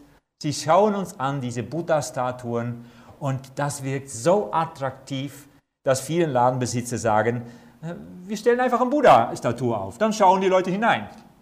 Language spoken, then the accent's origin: German; Netherlands; German is a second language; now in Germany; Sie hören wohl, dass ich nicht hier aus der Nähe komme, sondern aus Holland. Ich bin Holländer.